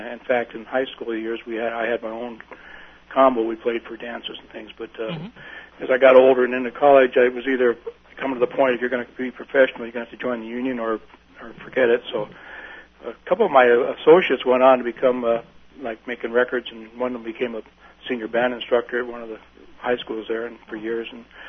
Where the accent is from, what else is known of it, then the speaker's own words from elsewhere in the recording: Bellevue, Washington, United States; Okay, I grew up in Washington State in the Seattle area of a town called Bellevue.